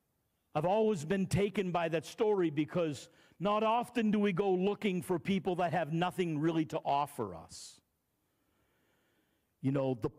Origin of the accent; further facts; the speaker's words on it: Oakland, Maine, United States; also born or lived in Boothbay; I grew up in Oakland, Maine. Grew up in Booth Bay, but we moved back to Oakland when I was about 11 or 12